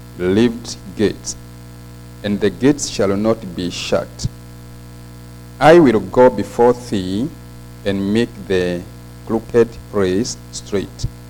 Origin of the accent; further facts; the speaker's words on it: Kenya; English is a second language; I'm from Kenya. I'm saved.